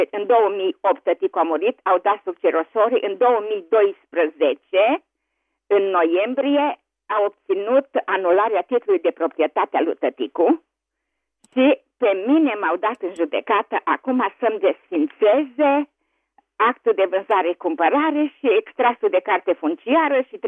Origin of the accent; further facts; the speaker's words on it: Cluj-Napoca, Cluj County, Romania; și vă sunt din Cluj.